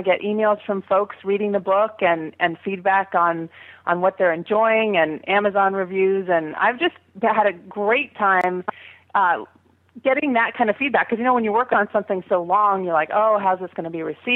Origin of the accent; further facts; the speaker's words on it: Berkeley, California, United States; from Berkeley, California